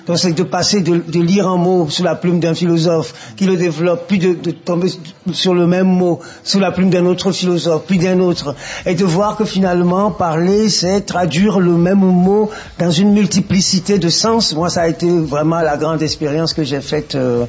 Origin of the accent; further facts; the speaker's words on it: Togo; moved away as an adult; now in France; Donc, je suis né au Togo, dans le golfe de Guinée, en Afrique de l'Ouest. Il y a exactement 49 ans. Bon, j'ai passé... toute mon enfance et toute ma jeunesse au Togo. Donc j'ai quitté le Togo à l'âge de 27 ans. Et je suis arrivé en France.